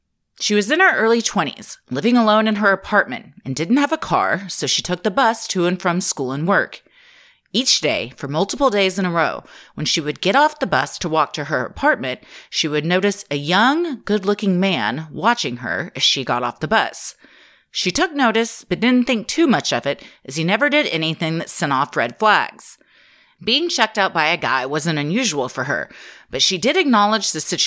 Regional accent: Seattle, Washington, United States; I grew up in Seattle, which seems to be the serial killer breeding ground. What is it about Seattle? The rain 9 months a year?

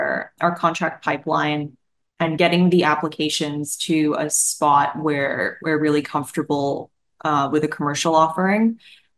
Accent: Canada; moved away; But yes, it is a little bit ironic that I came in as a Canadian and had to figure out how to do all of this.

